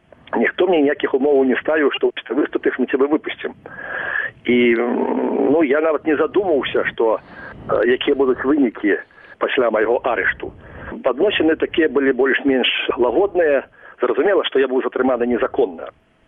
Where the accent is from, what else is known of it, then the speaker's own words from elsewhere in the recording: Mogilev Region, Belarus; born there; now in Shklov, Belarus; я быў дырэктарам саўгаса ў Бялынінскім раёне, я тут і нарадзіўся ў Бялынінскім раёне, і доўгі час жыву у Шклові.